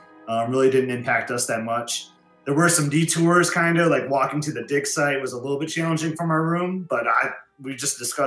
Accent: Michigan, United States; As you said, we're from the Mitten, but we flew out of Indianapolis

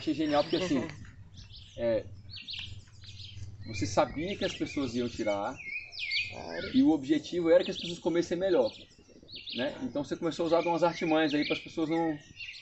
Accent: Brasília, Federal District, Brazil; Eu cresci em Brasília, e Brasília tem muito espaço verde, tem muito pé de jaca, tem muito pé de manga.

